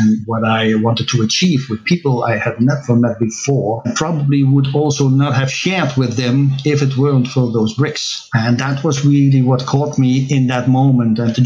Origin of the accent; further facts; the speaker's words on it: Netherlands; I'm from the Netherlands.